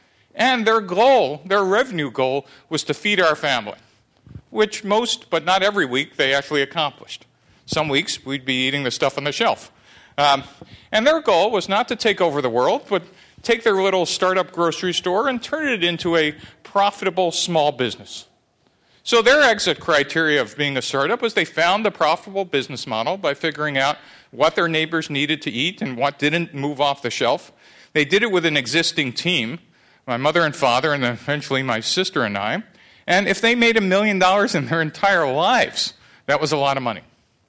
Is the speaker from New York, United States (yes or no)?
yes; New York City, New York, United States; I grew up in New York City with a set of parents who both came over to the United States as immigrants.